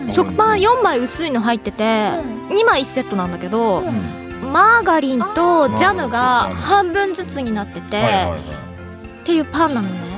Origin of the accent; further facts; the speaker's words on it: Gifu, Japan; 僕の実家の岐阜県では